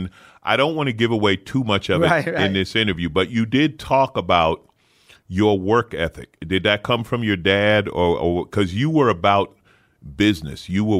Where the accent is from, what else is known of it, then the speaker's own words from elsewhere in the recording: St. Albans, New York, United States; I'm from St. Albans, Queens. We didn't know it was the hood till … mentioned it. We were like, we thought it was just a working class black neighborhood.